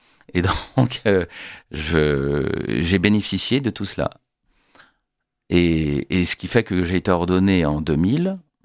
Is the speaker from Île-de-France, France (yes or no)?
yes; Paris, Île-de-France, France; born there; Je suis né à Paris en 1970, en pleine crise. J'ai été au catéchisme dans ma paroisse, à l'Immaculée Conception